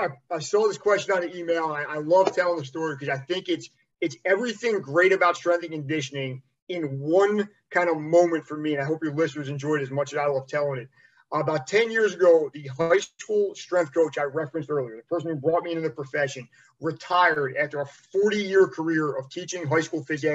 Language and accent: English; New Jersey, United States; I grew up in New Jersey. I know it's probably, if you see my picture and hear my voice, that's written all over me.